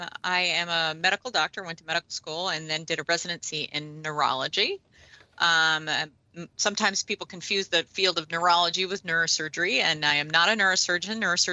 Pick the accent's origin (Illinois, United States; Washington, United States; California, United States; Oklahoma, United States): Washington, United States; now in Oregon, United States; So I'm originally from the Northwest. So I'm from Washington.